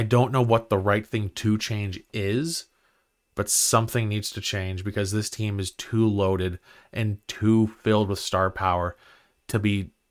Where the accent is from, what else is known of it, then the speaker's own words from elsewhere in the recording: Barrhaven, Ontario, Canada; I grew up in Barrhaven. Okay, I grew up in Barrhaven.